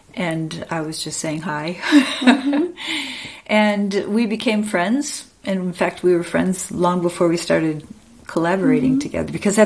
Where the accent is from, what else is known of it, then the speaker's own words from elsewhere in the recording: Grand Rapids, Michigan, United States; I went back to my hometown, Grand Rapids, Michigan, and I played a solo recital